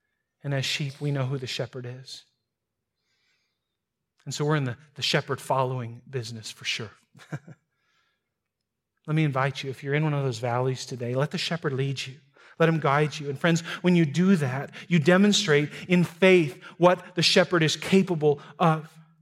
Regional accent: North Dakota, United States; I'm from North Dakota, if you didn't know that.

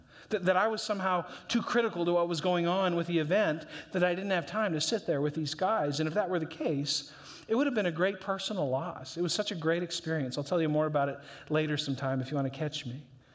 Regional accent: North Dakota, United States; I think so anyway. I guess I'm from North Dakota.

